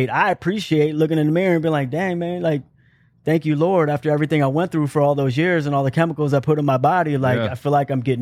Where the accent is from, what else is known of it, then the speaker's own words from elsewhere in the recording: Virginia, United States; also born or lived in Phoenix, United States / Europe; My father was in the Air Force, and we moved to Virginia, Langley, down in southern region of Virginia. Went to Europe in the early 80s for 4 years